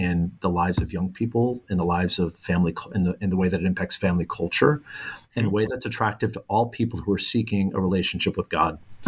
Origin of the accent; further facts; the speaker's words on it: Chicago, Illinois, United States; moved away; and I'm from Chicago, so coming out here about 10 years ago